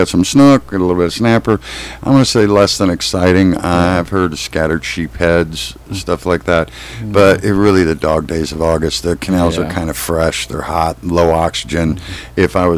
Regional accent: Midwest, United States; Just like, you know, when I grew up in the Midwest, September was one of my favorite months.

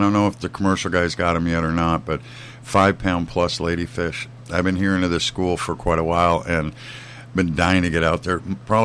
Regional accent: Chicago, Illinois, United States; born there; So we have the same area lineage. I was born in Chicago.

